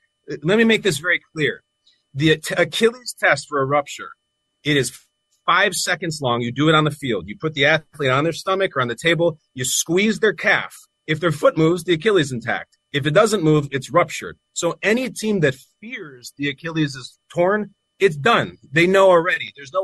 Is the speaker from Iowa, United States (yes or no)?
no; Chicago, Illinois, United States; I'm from Chicago, but I remember that, you know, that 3 hours of that game six before it all fell apart.